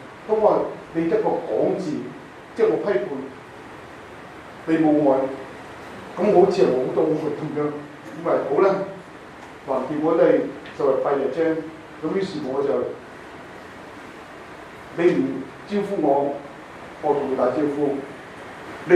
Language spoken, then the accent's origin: Cantonese; China; 我中國人大量噶嘛，